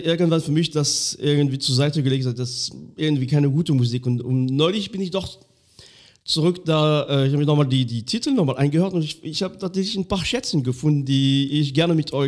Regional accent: Grand Est, France; ich war ja neulich in Frankreich, in dem ganz kleinen Minidorf, wo ich aufgewachsen bin. Irgendwo in Lothringen, wunderschönes Dorf, aber auch weit weg von allem.

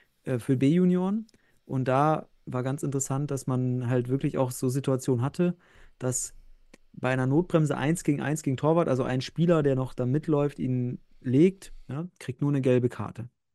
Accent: North Rhine-Westphalia, Germany; Also ich bin ja Westfale

